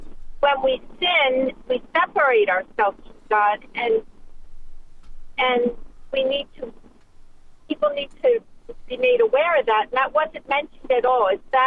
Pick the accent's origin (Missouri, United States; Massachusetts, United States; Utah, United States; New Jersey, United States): New Jersey, United States